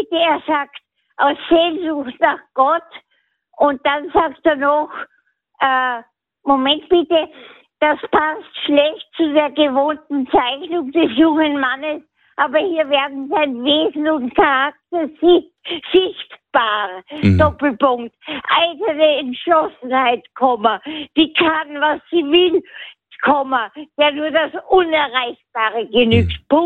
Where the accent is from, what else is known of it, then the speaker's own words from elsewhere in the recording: Vienna, Austria; Ich bin Wienerin von der Herkunft her